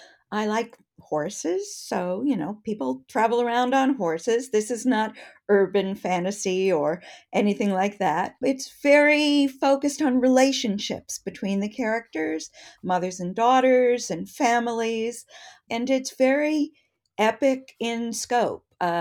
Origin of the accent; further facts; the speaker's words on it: Denver, Colorado, United States; I grew up in the West. I grew up in Denver, Patrick, and woohoo! And I grew up, you know, when it was still had its Western heritage.